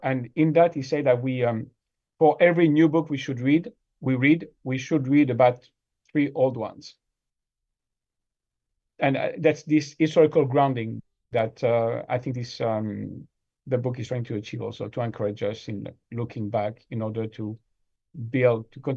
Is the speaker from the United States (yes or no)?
no; France; accent: French; English is a second language; my pronunciation, my French accent, you know, hopefully I can be understood.